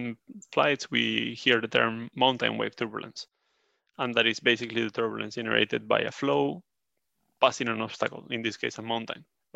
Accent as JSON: {"language": "English", "country": "Spain", "lives_now": "Sweden", "said": "I'm from Spain, but I live in Sweden, so I fly quite often."}